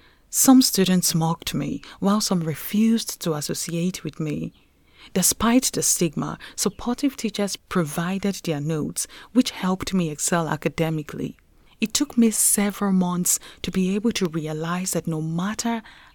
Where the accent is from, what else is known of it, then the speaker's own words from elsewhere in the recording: Akwa Ibom, Nigeria; this is my story. I come from Akwa Ibom, a vibrant state in the south-south region of Nigeria.